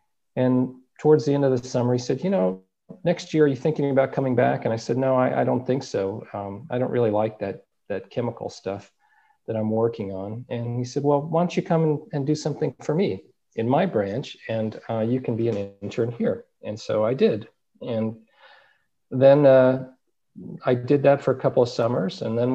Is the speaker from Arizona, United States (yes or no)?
yes; Phoenix, Arizona, United States; Obviously, growing up in Phoenix, I had lots of jobs at stores and restaurants and things, making ends meet, and during college to make some money.